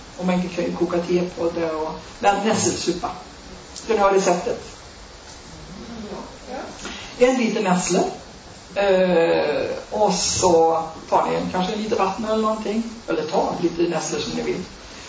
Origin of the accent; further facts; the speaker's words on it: Vara, Västra Götaland County, Sweden; Tänk, det finns ett ord som heter Vara, och det är min hemort.